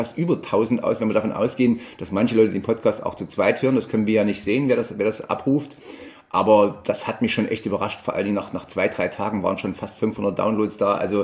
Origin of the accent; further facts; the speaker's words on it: Thuringia, Germany; wie dumm sind wir Thüringer eigentlich?